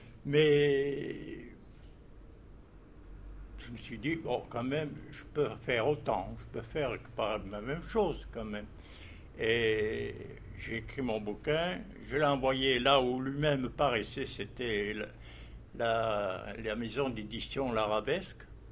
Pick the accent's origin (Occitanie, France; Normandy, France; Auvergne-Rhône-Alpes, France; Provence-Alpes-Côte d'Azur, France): Occitanie, France; Saint-Gilles; born there; je suis né à Saint-Gilles-du-Gard.